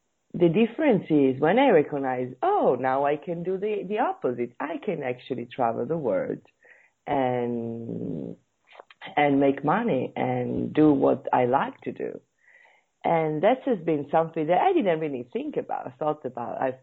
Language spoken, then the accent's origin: English; Italy; You are from New Zealand. I am from Italy.